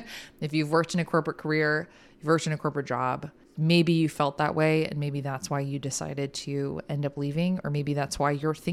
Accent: Chicago, Illinois, United States; accent: Chicago; I got my Chicago accent in full flex for all of you guys.

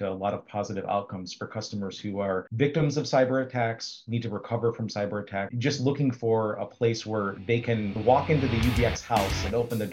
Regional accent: United States; We're both Macedonians, first generation, growing up in the States.

